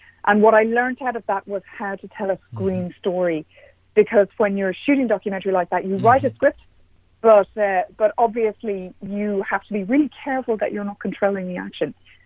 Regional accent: Dublin, Leinster, Ireland; Well, I'm from Dublin in Ireland, and I was always interested in creative writing

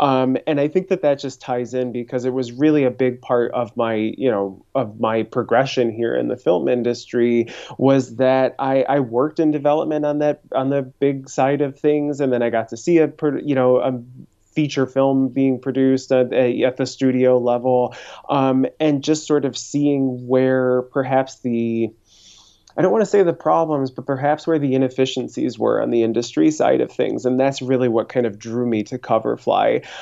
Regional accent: Ohio, United States; moved away as an adult; now in Los Angeles, United States; Sure. I'm originally from Ohio, went to school out there, basically moved out

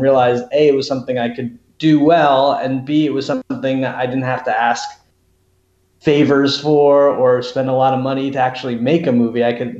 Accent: New Jersey, United States; I grew up in New Jersey, the Jersey suburbs.

